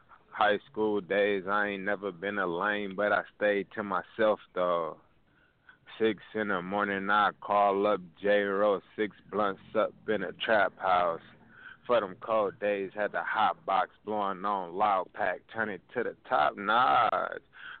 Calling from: Detroit, Michigan, United States; I'm calling in from Detroit, Michigan.

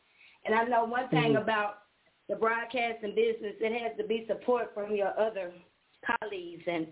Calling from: Nashville, Tennessee, United States; Hey, I'm from Nashville, Tennessee. This is a great show.

